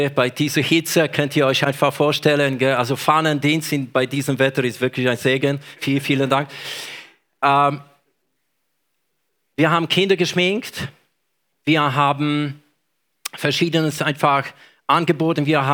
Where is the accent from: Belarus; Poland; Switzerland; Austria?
Poland; ich komme aus Polen.